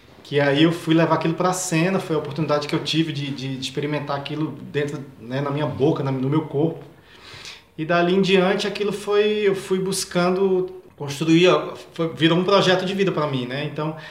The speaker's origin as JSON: {"language": "Portuguese", "region": "Pernambuco", "country": "Brazil", "tie": "born or raised there", "lives_now": "Rio de Janeiro, Brazil", "said": "quis sair da minha terra, do interior de Pernambuco, para morar no Rio de Janeiro"}